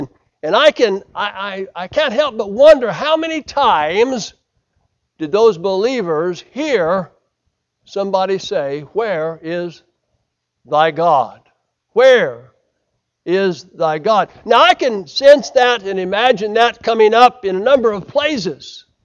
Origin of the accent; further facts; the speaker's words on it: United States; I am an American, and they appreciated America.